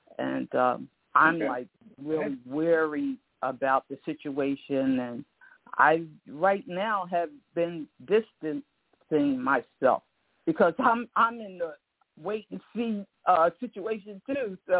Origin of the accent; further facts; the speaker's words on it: Philadelphia, Pennsylvania, United States; I'm originally from Philadelphia.